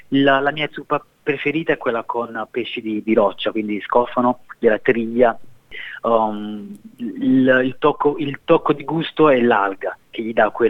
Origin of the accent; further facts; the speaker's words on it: Campania, Italy; dalle nostre parti che sono campano, l'accompagniamo con la frisella